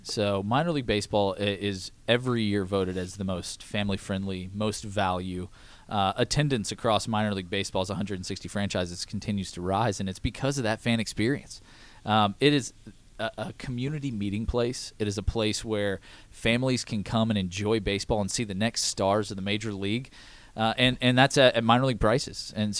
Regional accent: Lexington, Kentucky, United States; I grew up in Lexington, Kentucky, so I'm from the South, and so it's great to be back in the South

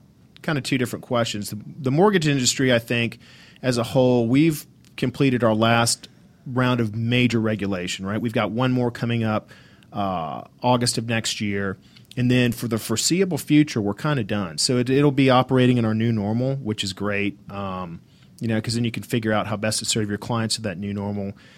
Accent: Atlanta, Georgia, United States; I grew up in Atlanta, so love to help people when I can.

